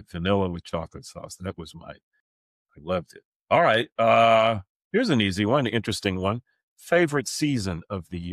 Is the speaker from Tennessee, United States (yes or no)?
no; Cleveland, Ohio, United States; And in Ohio, they could, because I was born in Cleveland, so my young life was there.